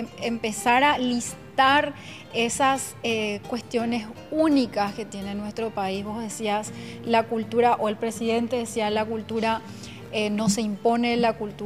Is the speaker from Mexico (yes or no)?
no; Paraguay; tantas cosas realmente que como paraguayos yo creo que la gente sí valora, ¿verdad?